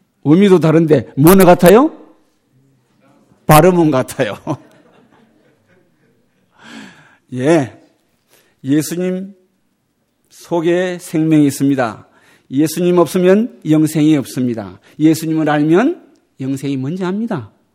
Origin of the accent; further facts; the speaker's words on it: South Korea; 저는 한국 사람입니다.